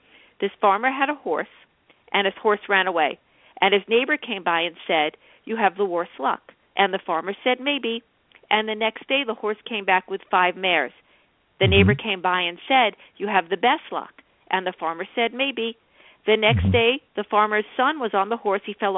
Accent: New York, United States; Well, I had a pretty nice childhood. I grew up on Long Island. I had a loving, caring family, but they were worriers.

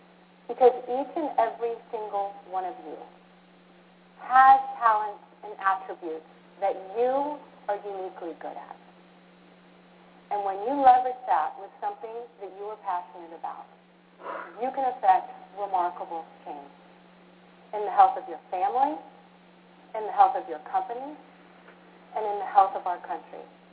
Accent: United States; And as an American, I realized this very easily could be affecting our global competitiveness.

